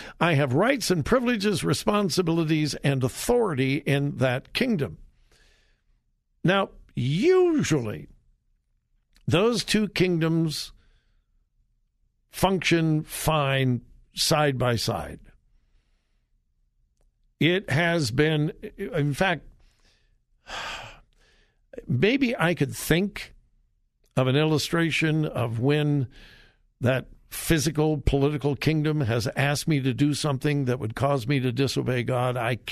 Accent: United States; Every time I come back to America, I just, thank you, Lord, that I am an American.

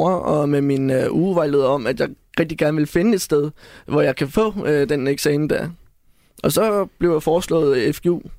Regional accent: Frederiksberg, Capital Region of Denmark, Denmark; Jeg er 24 år, og jeg går på FGU i Brøndby. Og jeg kommer fra Frederiksberg.

